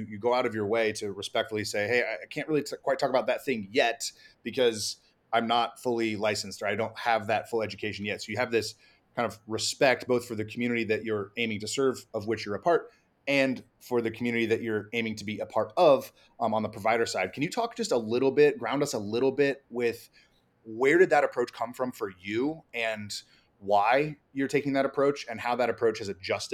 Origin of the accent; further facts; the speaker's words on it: San Diego, California, United States; also born or lived in Columbus, Ohio; So I split time growing up between San Diego and Columbus, Ohio. So I grew up right outside of Camp Pendleton.